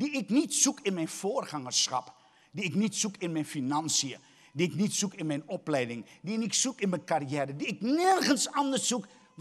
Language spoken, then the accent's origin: Dutch; Suriname; born there; als ik in Suriname ben, dan heb ik de goede gewoonte om altijd even een momentje te zijn op de plek waar ik geboren ben.